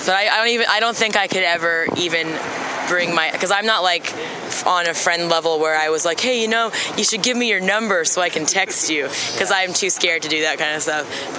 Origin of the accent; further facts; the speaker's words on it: New England, United States; I just, you know, I grew up in New England until I was like six, so my whole family's Catholic. We moved down to Alabama. Everyone there's Baptist.